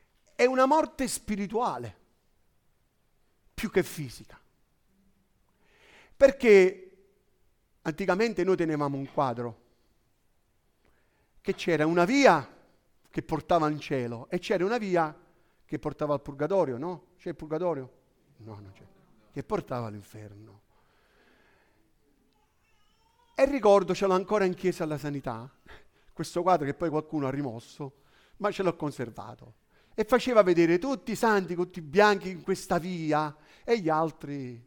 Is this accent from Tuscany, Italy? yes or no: no; Naples, Campania, Italy; Da buon napoletano, è come se mi fosse mangiato un ragù.